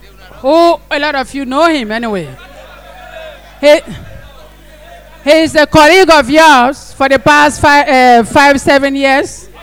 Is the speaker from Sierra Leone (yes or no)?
yes; Eastern Province, Sierra Leone; The judiciary system in our provinces, where I come from the Kisi Tongi Chiefdom, justice is not going there.